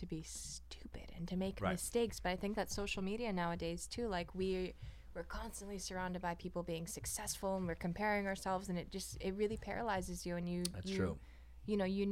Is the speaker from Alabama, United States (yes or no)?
no; Hawaii, United States; it was crazy to like be in my hometown in Hawaii and have people come up to me